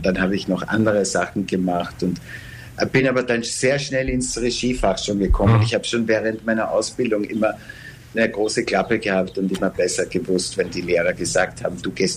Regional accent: Lower Austria, Austria; born there; moved away as an adult; also born or lived in Vienna; Ja, ich bin so 45 Kilometer nordöstlich von Wien geboren.

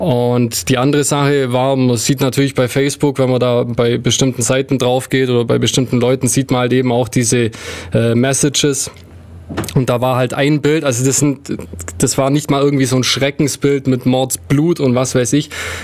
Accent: Ulm, Baden-Württemberg, Germany; ich wohne zwar nicht in Ulm, aber Ulm ist meine Heimatstadt.

